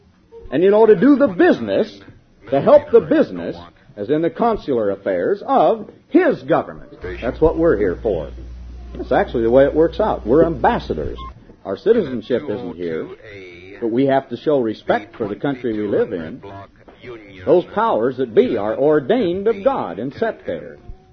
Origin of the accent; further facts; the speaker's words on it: United States; Now, here I am, and even if you want to look at it in a worldly way, I'm an American.